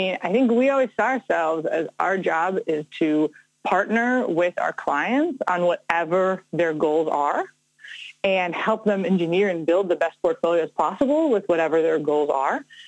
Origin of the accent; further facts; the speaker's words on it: Netanya, Haifa District, Israel; moved away as an adult; now in United States; I was born in Haifa. I grew up mostly in Netanya. I came to the United States to study at Princeton